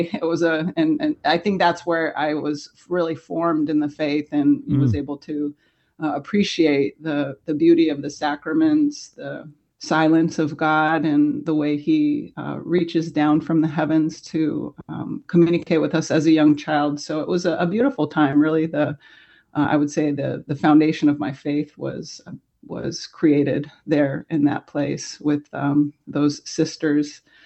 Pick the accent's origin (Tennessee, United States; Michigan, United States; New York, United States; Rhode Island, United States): Michigan, United States; Grand Rapids; I grew up in Grand Rapids, Michigan. It was a heavily Catholic community. There were churches of every ethnicity. There were Lithuanian churches, Polish, German.